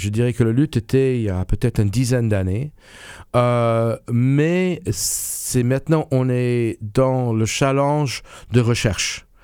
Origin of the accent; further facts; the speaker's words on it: New York, United States; French is a second language; now in France; je ne suis pas français, je viens des États-Unis, je viens d'une ville qui s'appelle New York, qui est un vrai, comme on dit, melting pot.